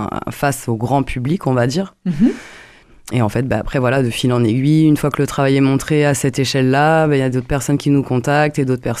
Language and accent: French; Normandy, France; Comme je viens de Normandie et que j'étais à la campagne, il n'y avait pas grand chose à faire